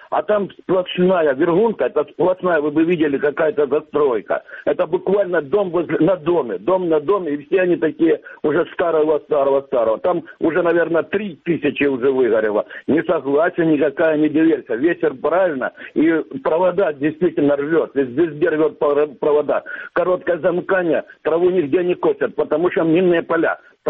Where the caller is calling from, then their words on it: Luhansk Oblast, Ukraine; с Луганской области